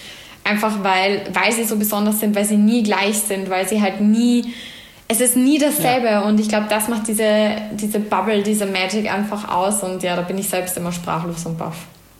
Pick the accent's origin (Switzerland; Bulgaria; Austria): Austria; Vienna; born or raised there